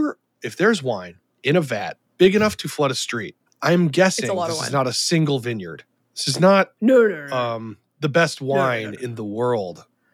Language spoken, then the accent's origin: English; Ohio, United States; Hey, you stop it. I'm from Ohio.